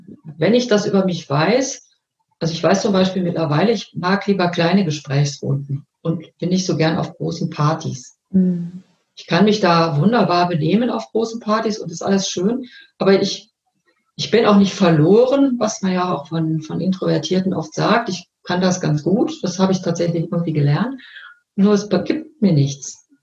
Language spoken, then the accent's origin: German; North Rhine-Westphalia, Germany; born there; Ich bin ja aus dem Ruhrgebiet geboren